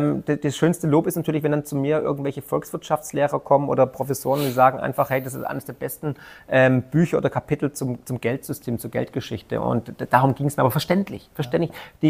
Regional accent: Baden-Württemberg, Germany; accent: Swabian; Dann, man hört es, ich bin Schwabe

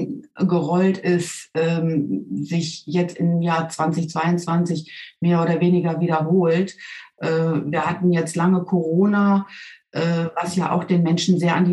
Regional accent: Solingen, North Rhine-Westphalia, Germany; Also ich komme ja aus der Großstadt Solingen, ne?

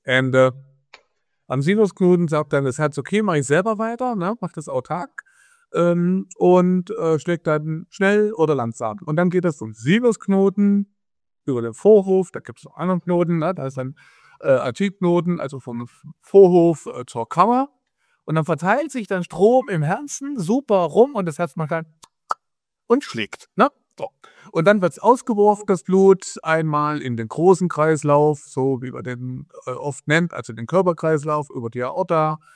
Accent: Ilmenau, Thuringia, Germany; heute aus Ilmenau, meiner alten Heimatstadt.

